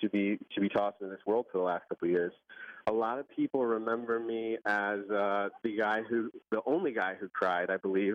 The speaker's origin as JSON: {"language": "English", "region": "Iowa", "country": "United States", "said": "I'm from Iowa. I'm from the Midwest, as yourself."}